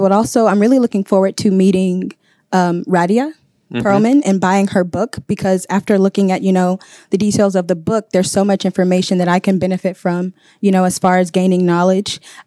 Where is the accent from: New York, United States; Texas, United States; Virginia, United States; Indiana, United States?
Texas, United States; Houston; I am from Third Ward, Houston, Texas. That is where … is from. That's also where George Floyd is from.